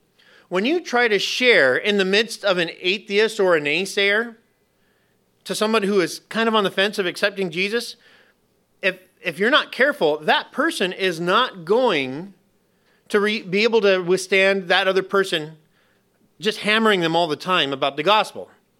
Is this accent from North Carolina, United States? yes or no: no; Los Angeles, California, United States; our house when we were growing up in East LA was huge.